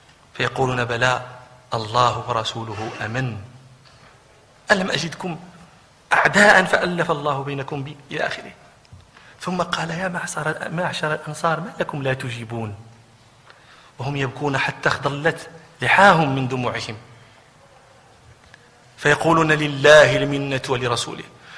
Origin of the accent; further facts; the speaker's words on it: Morocco; الناقة عندنا في المغرب قد تكون 15,000 درهم